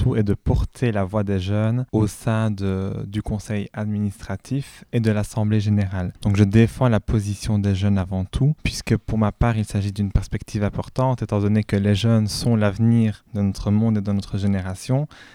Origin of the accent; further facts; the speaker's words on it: Sainte-Walburge, Wallonia, Belgium; Oui, je suis aussi de Sainte-Walburge.